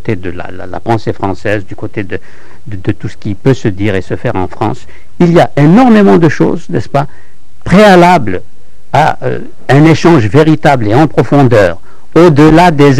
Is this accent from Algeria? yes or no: yes; Algeria; Je suis algérien aussi, et donc le fait que ça vienne d'Algérie me touche.